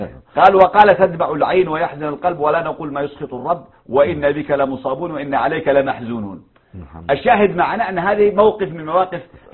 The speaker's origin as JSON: {"language": "Arabic", "country": "Yemen"}